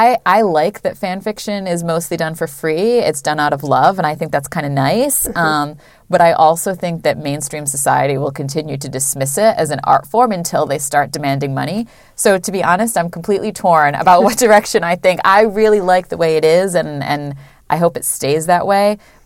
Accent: Northeast, United States; I'm originally from the Northeast, so in the summertime I did a whole tour of like bookstores on Cape Cod and New Hampshire and Maine

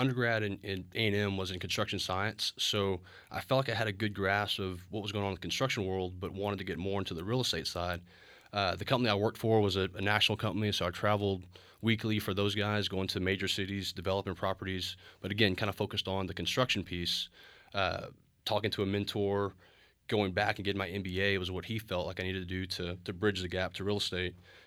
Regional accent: Waco, Texas, United States; I'm from Waco, born and raised here, went to Waco High, then graduated, and frankly, at the time, couldn't wait to get out of Waco.

